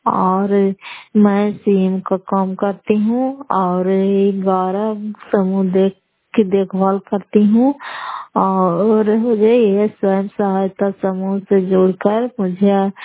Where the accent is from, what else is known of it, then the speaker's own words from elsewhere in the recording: Bihar, India; मैं घर पर पंचायत मसौदा जिला नालंदा छात्र का निवासी हूँ